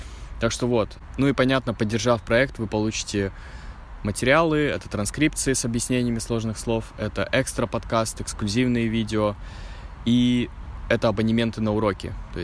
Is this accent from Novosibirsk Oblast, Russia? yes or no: yes; Novosibirsk, Novosibirsk Oblast, Russia; also born or lived in Saint Petersburg; now in Nizhny Novgorod, Russia; Несколько месяцев до этого я жил в Новосибирске, в моем родном городе, у бабушки. У нас достаточно большой дом, и я жил на втором этаже